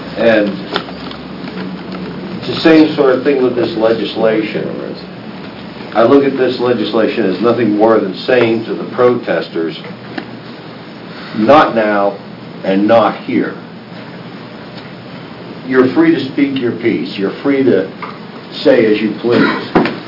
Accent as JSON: {"language": "English", "town": "Mankato", "region": "Oregon", "country": "United States", "said": "I'm from Mankato, Oregon."}